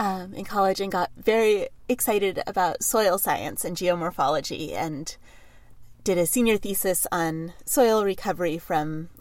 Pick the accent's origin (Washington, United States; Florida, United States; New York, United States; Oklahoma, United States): Washington, United States; Seattle; I grew up in Seattle and went away to liberal arts college in the Midwest, and knew that I wanted to be back in the Pacific Northwest.